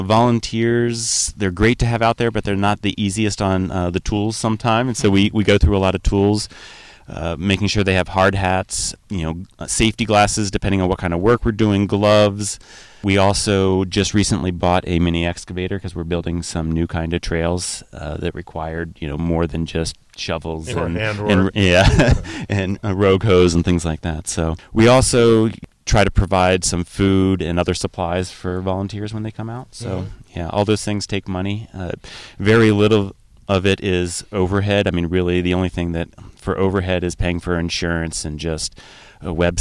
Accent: Blacksburg, Virginia, United States; from Blacksburg, Virginia.

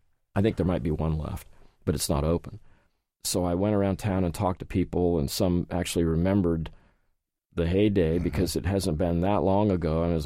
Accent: Hamilton, Ohio, United States; I'm from Hamilton, so I was interested in one of the prisoners there.

